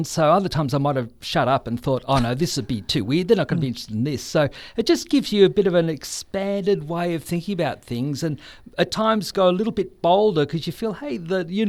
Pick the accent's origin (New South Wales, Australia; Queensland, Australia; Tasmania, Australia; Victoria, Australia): Victoria, Australia; Geelong; And we said, "We're from Australia, we're from Geelong."